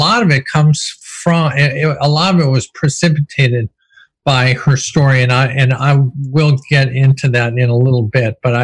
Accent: Kenya; I'm a Kenyan, if that's a term. I'm from Kenya.

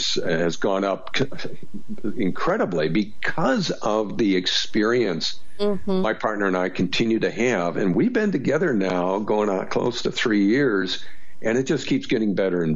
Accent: California, United States; and I realize I'm from California, so that's to be expected

